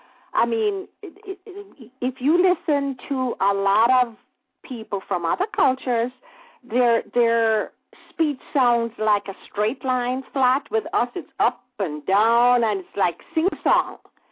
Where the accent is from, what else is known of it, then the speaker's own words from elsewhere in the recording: Jamaica; what we're going to be talking about is what we remember about growing up in Jamaica when it was New Year's Eve night.